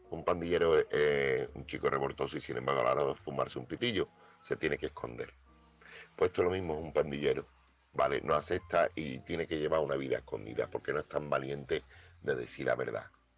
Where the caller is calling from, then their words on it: Seville, Andalusia, Spain; corresponsal de Sevilla